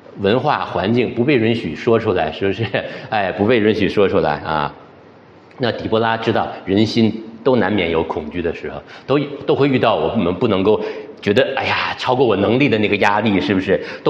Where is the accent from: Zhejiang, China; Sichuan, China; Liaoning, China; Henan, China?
Liaoning, China; Shenyang; 我老家是东北啊，我老家在沈阳。东北男人只要听到四个字儿，就什么都不怕了啊！